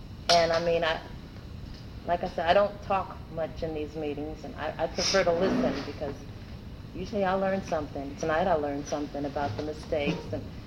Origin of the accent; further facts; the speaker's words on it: Washington, District of Columbia, United States; I'm from Washington, D.C.